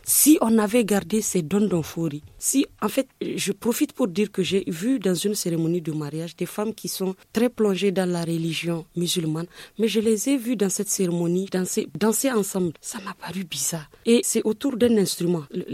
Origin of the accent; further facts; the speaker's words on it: Niger; Je suis nigérienne, je veux exprimer la culture nigérienne